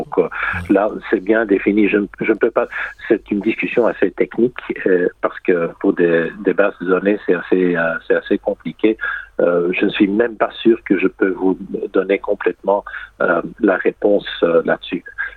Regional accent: Belgium; now in Australia; moi je ne suis pas australien, je suis belge d'origine.

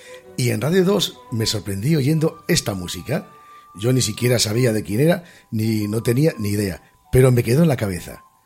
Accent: Gijón, Asturias, Spain; porque yo soy de Gijón

